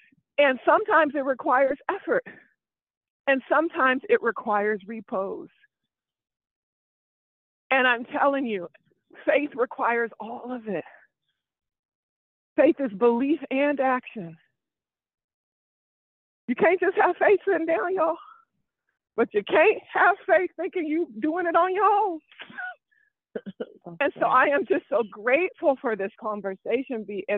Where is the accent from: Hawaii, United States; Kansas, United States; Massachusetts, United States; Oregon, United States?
Kansas, United States; Wichita; born there; I was born in Wichita, Kansas. So I drove 2.5 hours to see my family.